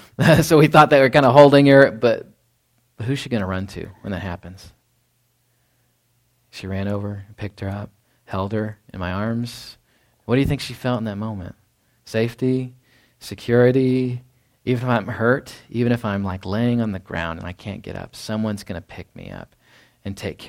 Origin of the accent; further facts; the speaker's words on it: Texas, United States; I grew up in Dallas-Fort Worth area.